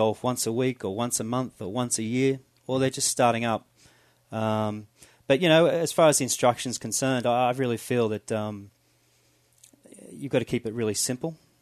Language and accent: English; Sydney, New South Wales, Australia; moved away as an adult; also born or lived in Austria / Singapore; now in United States; No, I'm originally from Sydney, Sydney, Australia, and I've been in the U.S. for about 4 years now.